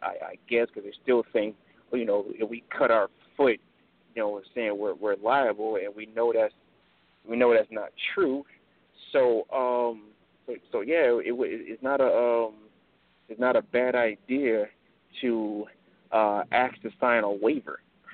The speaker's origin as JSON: {"language": "English", "region": "Florida", "country": "United States", "lives_now": "Virginia, United States", "said": "One for Virginia and one for the state of Florida because I'm originally from Florida."}